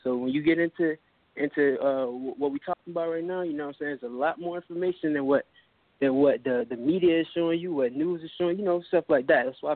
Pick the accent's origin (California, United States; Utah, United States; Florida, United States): Florida, United States; Palm Beach; I'm from Palm Beach, Florida.